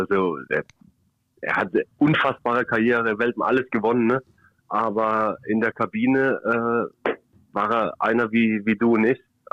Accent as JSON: {"language": "German", "country": "Germany", "tie": "born or raised there", "said": "Ich bin dann hier in Deutschland aufgewachsen"}